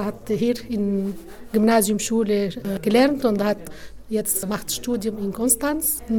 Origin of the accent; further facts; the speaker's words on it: Tunisia; German is a second language; now in Germany; Ich komme aus Tunesien.